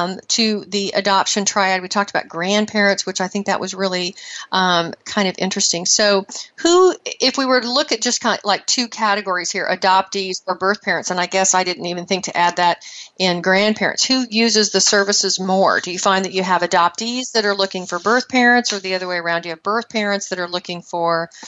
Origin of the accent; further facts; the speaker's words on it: Iowa, United States; born there; I know that I was born in Iowa, and this is my birth date.